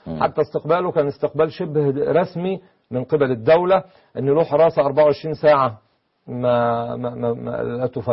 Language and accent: Arabic; Egypt; عندنا في مصر